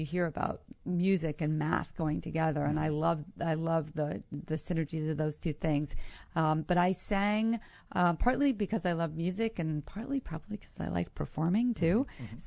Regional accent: Massachusetts, United States; I grew up in Western Massachusetts near the Berkshire Mountains.

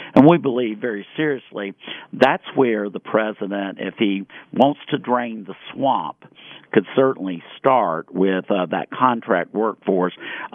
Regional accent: North Carolina, United States; from my home state of North Carolina

